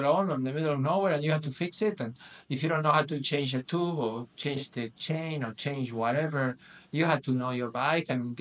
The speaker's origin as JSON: {"language": "English", "country": "Uruguay", "second_language": "English", "said": "I said, no, I'm from Uruguay."}